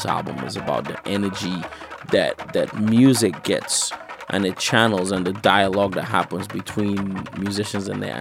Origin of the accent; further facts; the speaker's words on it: Trinidad & Tobago; but we're African from Trinidad